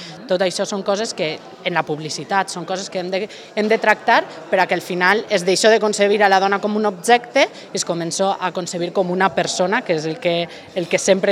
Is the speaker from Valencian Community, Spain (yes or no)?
yes; Valencian Community, Spain; allí ens tenen que reconèixer els nostres drets com a valencians i valencianes